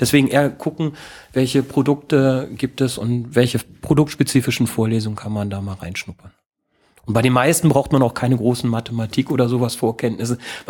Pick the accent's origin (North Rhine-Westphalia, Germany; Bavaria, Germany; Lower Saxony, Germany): Lower Saxony, Germany; Ich komme aus Niedersachsen, meine Eltern haben einen landwirtschaftlichen Betrieb.